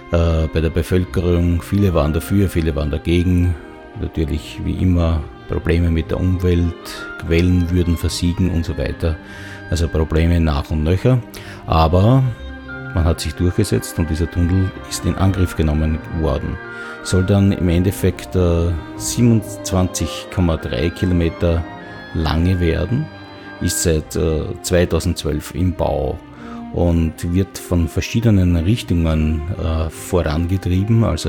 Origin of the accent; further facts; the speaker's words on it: Austria; Also dieser Magic Mountain oder Zauberberg ist der Semmering Pass, der eigentlich in der Nähe meiner Heimat liegt, zwischen Niederösterreich und der Steiermark